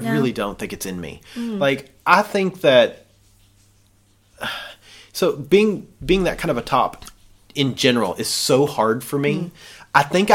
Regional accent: the South, United States; like, I grew up in the South. I don't want to relive my childhood.

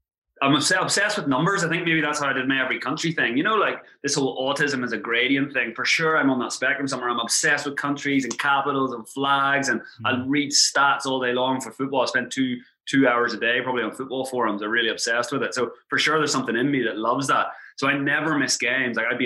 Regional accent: Ireland; I'm Irish. You can hear from my accent.

